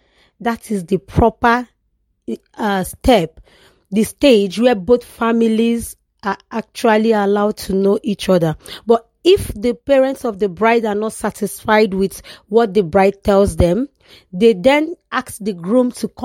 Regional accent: Delta, Nigeria; I'm from the southern part of Nigeria. I am actually from Delta State, the northern part of Delta. We are actually called, referred to as Delta North.

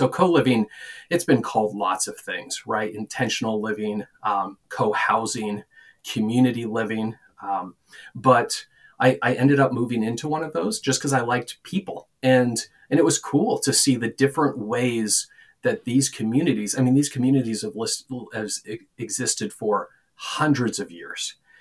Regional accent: Iowa, United States; now in Estes Park, United States; I grew up in Iowa, and kind of everybody dreams of retiring to Estes Park, which is, my parents did that.

